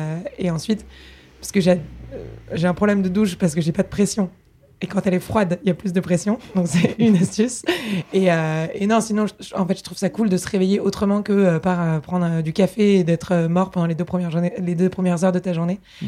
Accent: Paris, Île-de-France, France; moi, je suis née à Paris, j'ai grandi ici. Papa médecin, maman avocat dans le 4e arrondissement.

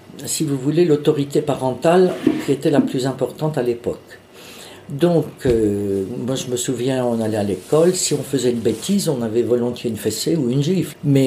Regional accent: Bourges, Centre-Val de Loire, France; also born or lived in Charleville-Mézières; Je suis née à Mézières-Charleville, dans les Ardennes. Mais je n'y ai pas vécu parce que quand j'ai eu 3 ans, mes parents ont déménagé, sont venus s'installer dans le Berry. Ils sont venus à Bourges.

